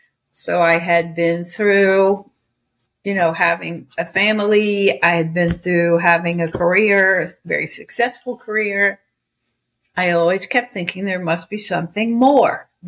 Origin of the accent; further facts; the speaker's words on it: United States; that group of people, all women, from all over the world, I was the only American.